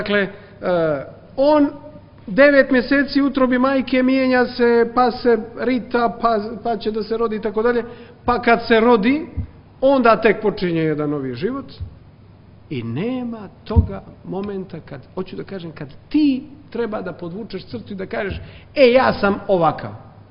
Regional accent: Cetinje, Montenegro; Gore, kod nas u Katonskoj Nahiji su fino crkve pretvorili u magacine

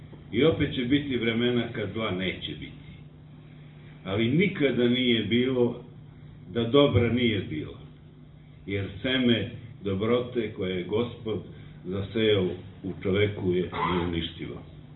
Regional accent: Kosovska Mitrovica, Kosovo; Dolazim iz Kosovske Mitrovice

